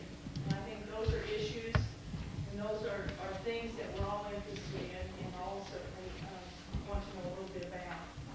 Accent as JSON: {"language": "English", "region": "Illinois", "country": "United States", "said": "I'm not from here. I'm originally from Illinois. I haven't got an accent, though"}